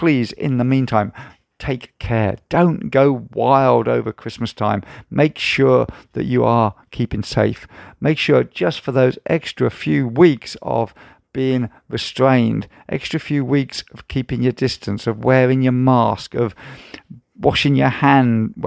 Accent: East of England, United Kingdom; I'm from Norfolk, by the way. I was brought up in Norfolk for most of my childhood.

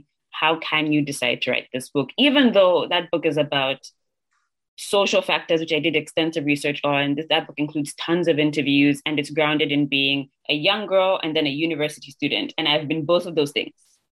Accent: Zambia; I was born and raised in Africa. I was born and raised in Zambia.

